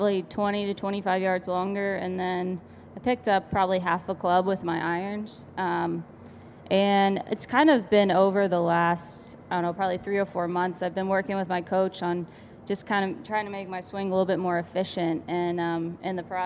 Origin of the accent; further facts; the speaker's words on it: Texas, United States; But I grew up in Texas in the summers, so I'm used to playing golf when it's over 100 degrees